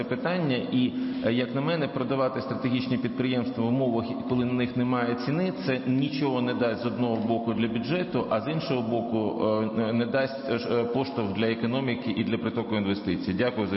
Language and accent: Ukrainian; Odesa Oblast, Ukraine; в тому числі в моїй рідній Одеській області